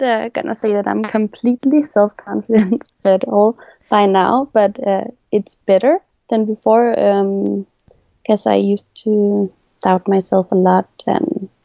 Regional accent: Denmark; And I was born and raised in Denmark, so I feel pretty Danish, but I look more Chinese

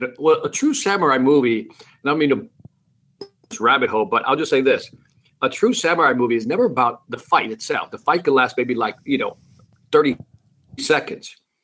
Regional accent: Chicago, Illinois, United States; But I was born and raised in Chicago. And so we grew up on the northwest side near the Humboldt Park and Cabrini Green area.

